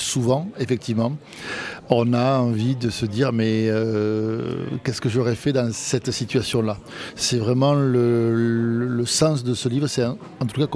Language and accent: French; Occitanie, France; Je suis donc originaire du sud de la Haute-Garonne, près des Pyrénées